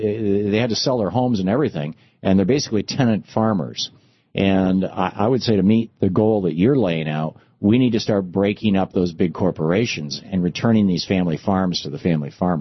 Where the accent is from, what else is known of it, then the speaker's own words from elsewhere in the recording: Michigan, United States; I grew up in Michigan, and you'd have, communities, once you get outside Lansing, you'd have communities where you'd have, basically 100-acre farms after 100-acre farm